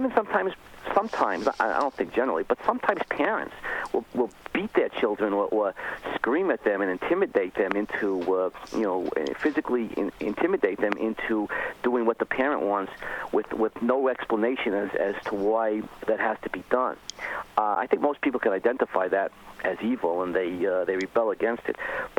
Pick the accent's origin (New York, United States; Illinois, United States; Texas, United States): New York, United States; Brooklyn; I'm from Brooklyn.